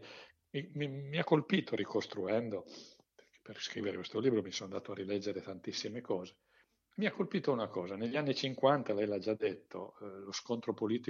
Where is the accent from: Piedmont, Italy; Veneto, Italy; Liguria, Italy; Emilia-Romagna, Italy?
Piedmont, Italy; Turin; Io vengo da Torino, che è una città che ha conosciuto in quegli anni i licenziamenti di centinaia, centinaia, centinaia di operai e di impiegati